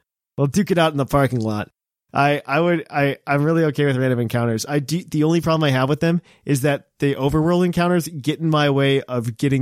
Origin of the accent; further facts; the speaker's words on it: United Kingdom; But the most enjoyable part for me, being a Brit, is the overall theme of the game and towns all felt like Britain